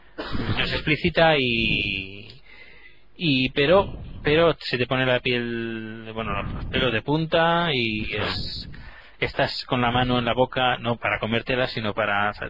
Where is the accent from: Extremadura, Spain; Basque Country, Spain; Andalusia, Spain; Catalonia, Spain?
Catalonia, Spain; Terrassa; en Tarrasa, ciudad de donde yo soy natal